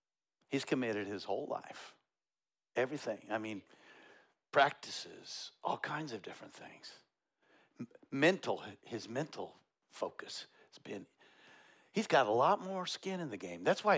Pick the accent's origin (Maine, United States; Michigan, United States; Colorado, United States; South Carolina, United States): Colorado, United States; I grew up in Colorado, so I got Bronco blood in my veins